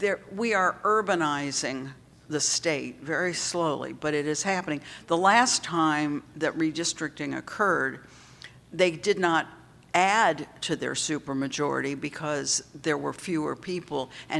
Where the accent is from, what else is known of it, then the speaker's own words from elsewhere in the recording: United States; I think one of the worst parts of being an American right now is that so many of us feel so powerless.